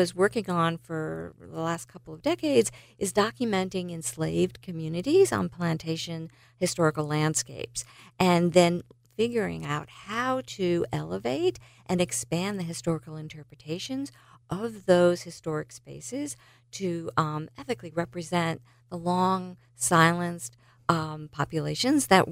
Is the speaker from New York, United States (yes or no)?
no; Louisiana, United States; Where I'm from Louisiana, I could speak firsthand